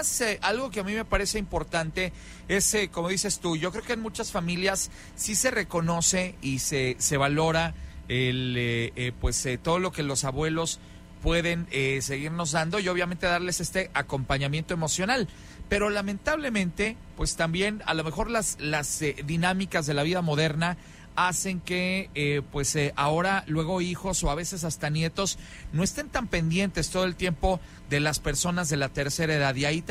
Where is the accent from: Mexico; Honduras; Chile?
Mexico; Creo yo que en una sociedad como la de nuestro país, una sociedad como la mexicana, siempre hay una conciencia muy grande de la importancia que tienen los abuelos